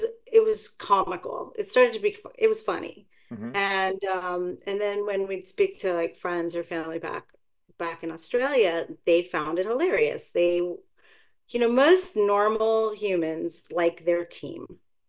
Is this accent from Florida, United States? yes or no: yes; Miami, Florida, United States; I'm more of a college football girl. I'm from Miami. I'm a Hurricanes fan.